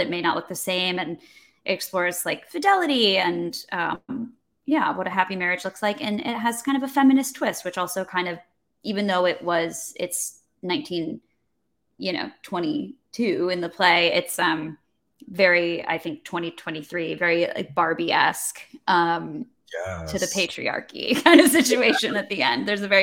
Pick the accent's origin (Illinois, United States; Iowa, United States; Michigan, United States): Michigan, United States; Detroit; And this was like, I grew up in Detroit, but I would come visit the city and visit my friends from summer camp.